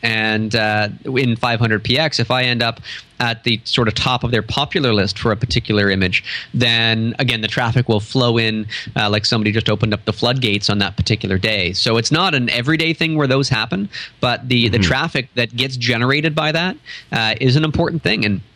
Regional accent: Sudbury, Ontario, Canada; now in Barrie, Canada; I've taken some in the Yukon and some in my hometown of Sudbury.

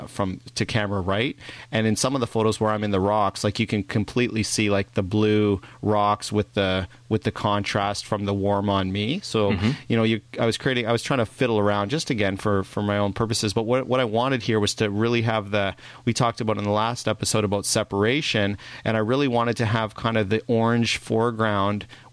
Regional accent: Vancouver, British Columbia, Canada; And my hometown, I don't know if you noticed this, but I am wearing a Canucks golf shirt there.

